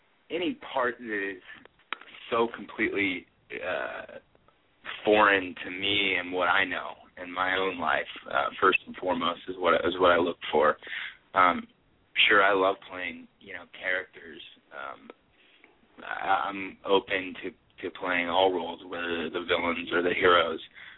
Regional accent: California, United States; I grew up near San Francisco, so my parents used to take me to the Orpheum Theater in San Francisco

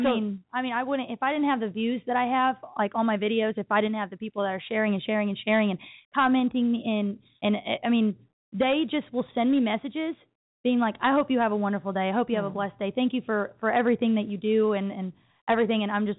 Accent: Waterloo, Illinois, United States; So I'm from Waterloo, Illinois.

